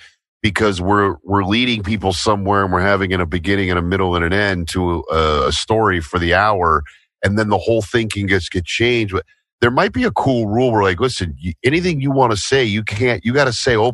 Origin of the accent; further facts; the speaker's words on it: Nebraska, United States; first of all, we're both from the Midwest, right? I grew up in Nebraska.